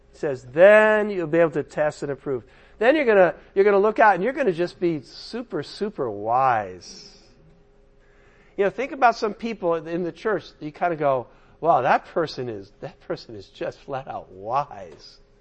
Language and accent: English; San Diego, California, United States; yeah, I'm from San Diego.